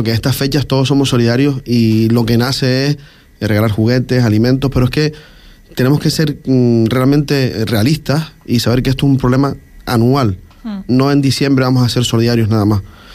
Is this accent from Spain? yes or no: yes; Canary Islands, Spain; yo me crié en Tenerife, entre plataneras